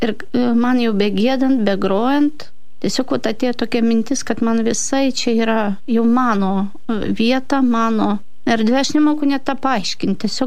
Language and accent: Lithuanian; Saint Petersburg, Russia; Lithuanian is a second language; now in Lithuania; Aš esu kilusi iš Sankt Peterburgo.